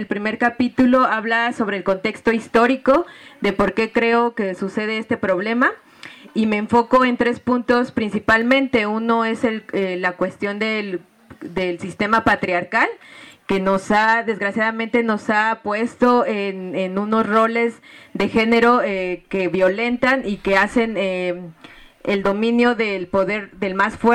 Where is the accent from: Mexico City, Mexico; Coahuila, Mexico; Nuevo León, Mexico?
Mexico City, Mexico; yo estudié, soy de la Ciudad de México